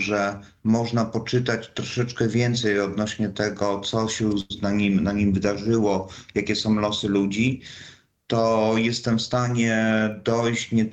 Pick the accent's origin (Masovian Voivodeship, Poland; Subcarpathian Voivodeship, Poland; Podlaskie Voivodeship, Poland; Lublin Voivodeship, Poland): Lublin Voivodeship, Poland; Lublin; oryginalnie pochodzę z Lublina